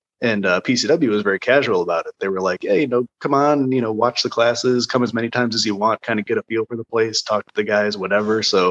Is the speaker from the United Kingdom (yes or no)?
no; Chicago, Illinois, United States; growing up in Chicago, especially with where Chicago is now